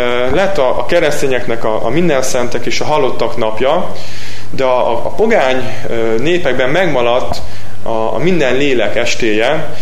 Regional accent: Switzerland; én is csináltam ilyet gyerekkoromban, és Svájcban voltam gyermek, és ott is ennek óriási szerepe van.

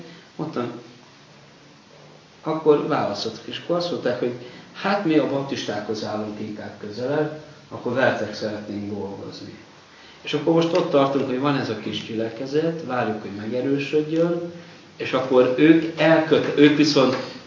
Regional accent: Oradea, Bihor, Romania; Én Nagyváradon nőttem föl.

